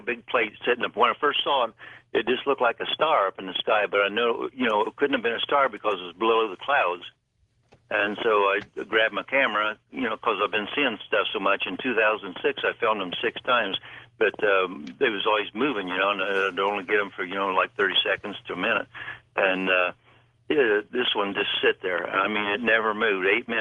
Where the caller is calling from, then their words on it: Lima, Ohio, United States; Lima, Ohio.